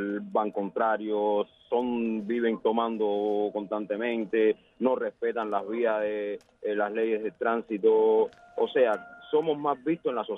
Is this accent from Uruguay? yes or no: no; Oriente, Cuba; Soy de Oriente